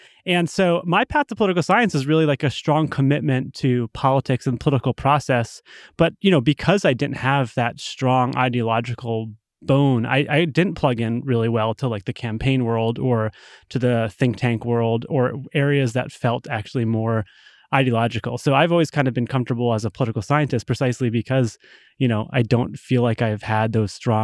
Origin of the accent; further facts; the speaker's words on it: Rhode Island, United States; I grew up in Rhode Island in, you know, the 90s.